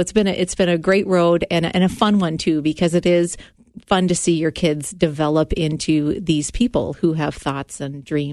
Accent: Anoka, Minnesota, United States; I grew up in a great Christian home. We were very active in our church in Anoka, Minnesota. We grew up here in the Midwest.

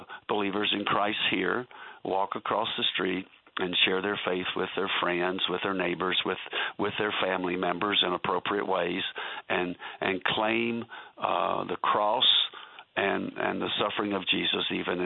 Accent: Kentucky, United States; or where I grew up in Kentucky.

